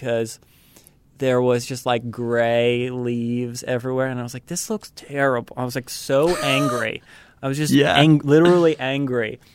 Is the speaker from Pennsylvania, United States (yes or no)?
yes; Pennsylvania, United States; also born or lived in Los Angeles / Atlanta; I grew up in Pennsylvania, kicked out to Los Angeles, bounced over to Atlanta